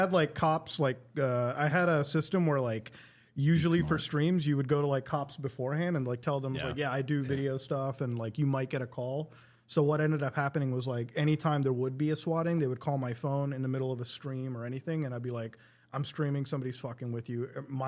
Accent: Canada; I'm Canadian.

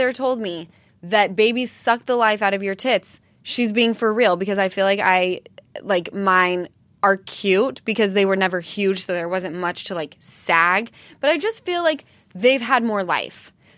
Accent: Salt Lake City, Utah, United States; Yep. I'm from Salt Lake.

